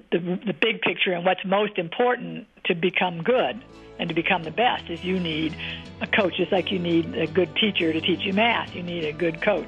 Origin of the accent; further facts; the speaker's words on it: Pontiac, Michigan, United States; I mean, I grew up in Pontiac, Michigan. I mean, I'd never left the state until I went to Mexico.